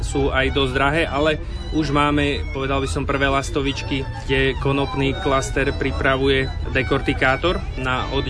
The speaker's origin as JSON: {"language": "Slovak", "town": "Hubová", "region": "Žilina Region", "country": "Slovakia", "said": "A ja konkrétne som z Úbovej"}